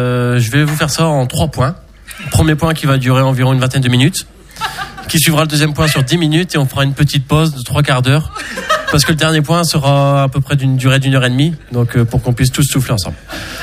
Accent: Hauts-de-France, France; On vient des alentours de Lille, on habite plus ou moins à soit 5 km ou 30-40 km de Lille.

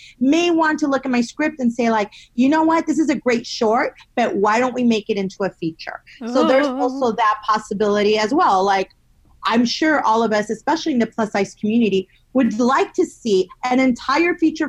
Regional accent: United States; And she's going to be speaking in English because I'm American. So I want an American story.

